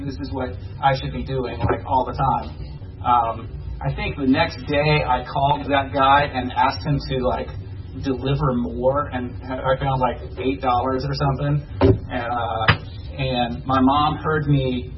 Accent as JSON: {"language": "English", "region": "Georgia", "country": "United States", "tie": "born or raised there", "said": "I grew up here in Georgia."}